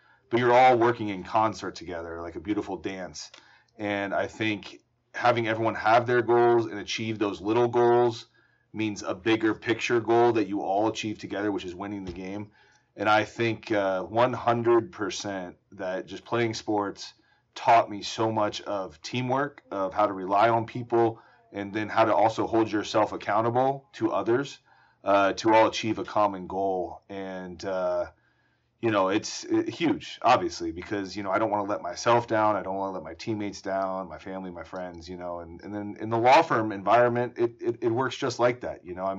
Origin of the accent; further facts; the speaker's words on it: Atlanta, Georgia, United States; also born or lived in Colorado; so I'm from Atlanta originally. So diehard Braves fan, watch every game.